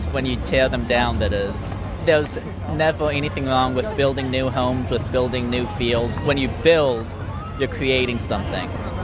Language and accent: English; Israel; now in New York, United States